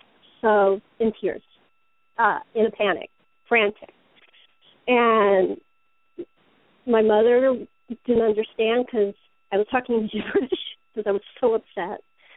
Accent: California, United States; which I grew up in California. I had never heard the term before.

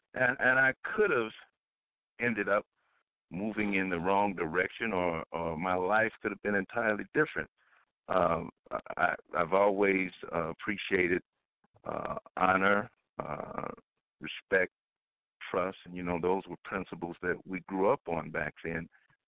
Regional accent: Chicago, Illinois, United States; I grew up, like many young African-Americans, I grew up in the Chicago area in the inner city.

